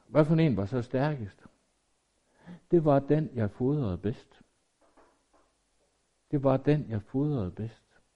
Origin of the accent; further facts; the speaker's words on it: Jutland, Denmark; det, jeg bedst kan som jyde at nøjes med